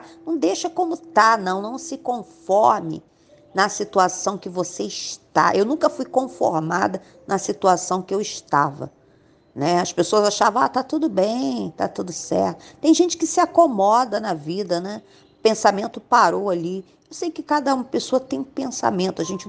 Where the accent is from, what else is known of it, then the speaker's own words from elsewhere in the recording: Rio de Janeiro, Brazil; born there; Apesar de eu ter nascido no Rio de Janeiro, no Hospital de Ipanema